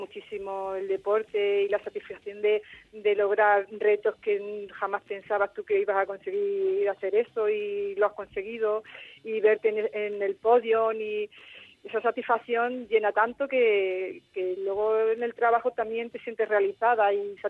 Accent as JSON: {"language": "Spanish", "town": "Málaga", "region": "Andalusia", "country": "Spain", "said": "como soy de Málaga, he competido el Open de Andalucía"}